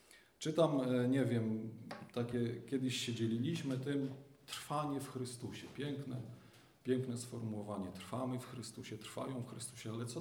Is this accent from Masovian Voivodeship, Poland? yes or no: yes; Ciechanów, Masovian Voivodeship, Poland; jestem z Ciechanowa.